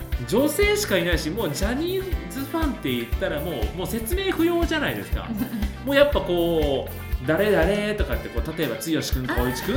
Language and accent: Japanese; Shizuoka, Japan; あの地元のなんかホール、僕、静岡県なんですけども